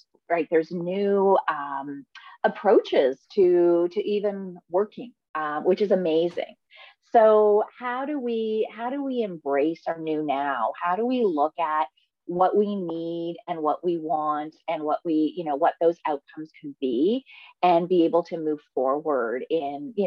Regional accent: Guelph, Ontario, Canada; I grew up just outside of Toronto in a city called Guelph

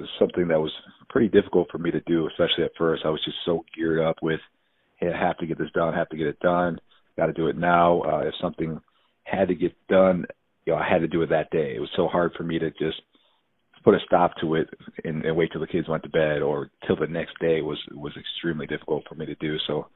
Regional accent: Buffalo, New York, United States; So born and raised in Buffalo, New York, 5 brothers.

